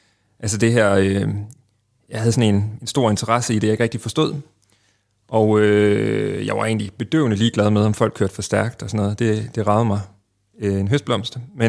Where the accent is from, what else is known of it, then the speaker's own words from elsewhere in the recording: Aarhus, Central Denmark Region, Denmark; now in Copenhagen, Denmark; jeg er i slutningen af 30'erne og har været politibetjent i 10 år her i Københavns Politi, men som I kan høre, kommer jeg fra Aarhus.